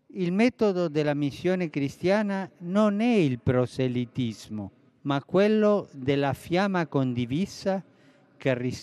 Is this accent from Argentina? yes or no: yes; Argentina; In Argentina si celebra la festa della mamma. Rivolgo un affettuoso saluto alle mamme della mia terra.